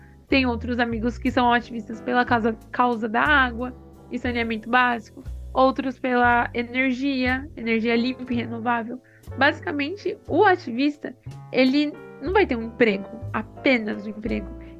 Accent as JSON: {"language": "Portuguese", "region": "São Paulo", "country": "Brazil", "said": "Eu tenho 26 anos, sou da Brasilândia, uma das maiores periferias de São Paulo."}